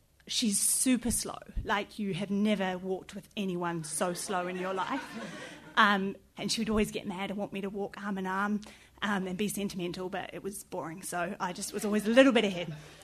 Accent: New Zealand; moved away as an adult; So I'm from New Zealand and I've lived here for over 6 years. I go home every 1 to 2 years.

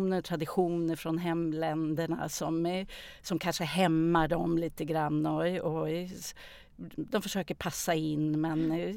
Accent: Täby, Stockholm County, Sweden; Jag föddes i Stockholm. Jag har vuxit upp i Täby, norr om Stockholm. Jag flyttade in till stan med mina föräldrar när jag var 17 år.

